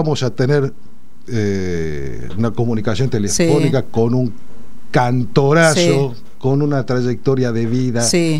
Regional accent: Argentina; nosotros como argentinos

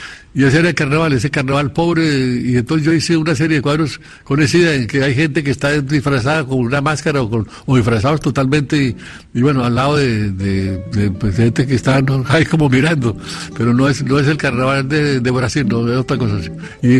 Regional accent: Colombia; Yo soy colombiano, es normal que lo que uno conoció de niño y de adolescente pues siempre queda en la imaginación.

